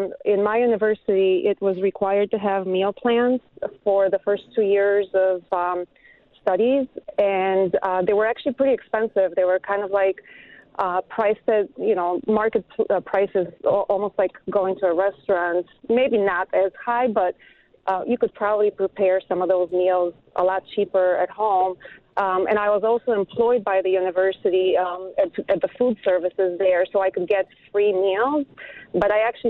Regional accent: Bulgaria; English is a second language; moved away as an adult; I was an international student. I'm originally from Bulgaria.

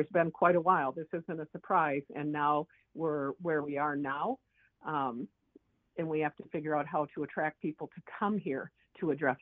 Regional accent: Somerset, Wisconsin, United States; I was born and raised in Somerset, Wisconsin, on a farm near Bass Lake. We were a dairy farm

